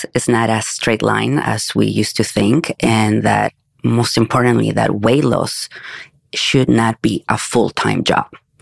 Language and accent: English; Mexico; moved away as an adult; now in United States; I am originally from Mexico, and that's where I studied medicine.